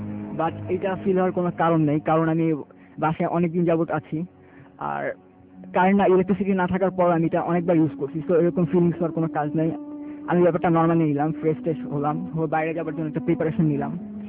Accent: Mirpur, Dhaka Division, Bangladesh; আমি এসেছি মিরপুর থেকে।

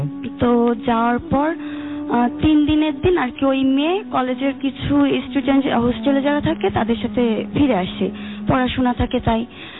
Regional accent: Khulna, Khulna Division, Bangladesh; খুলনা নিরালা থেকে আসছি।

